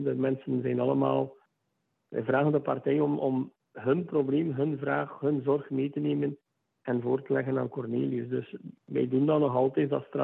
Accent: Kortrijk, Flanders, Belgium; ik ben afkomstig van Kortrijk, ik had daar nog nooit van gehoord

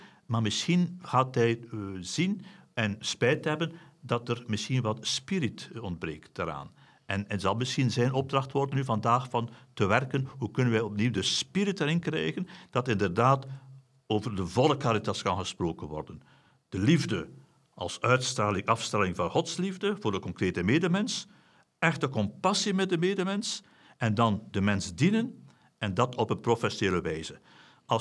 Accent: Flanders, Belgium; Inderdaad, we mogen fier zijn als Vlaming

